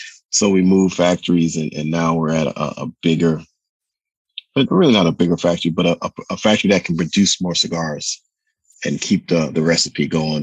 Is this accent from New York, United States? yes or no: yes; Queens, New York, United States; also born or lived in Bronx; I'm originally from New York, from Queens, stayed in the Bronx for a while, moved back to Queens, family in North Carolina.